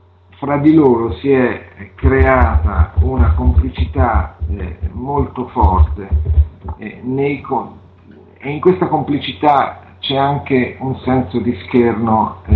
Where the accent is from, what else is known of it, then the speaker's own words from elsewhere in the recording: Rome, Lazio, Italy; Io mi ricordo, come romano, io mi ricordo